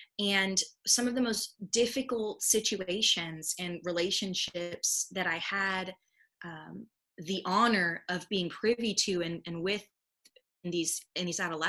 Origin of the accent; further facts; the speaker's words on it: Houston, Texas, United States; also born or lived in New York; So I originally am from New York, right? So I was born in New York. I've got family in New York. But I consider myself a Houstonian because I spent so many years here growing up. This is my city.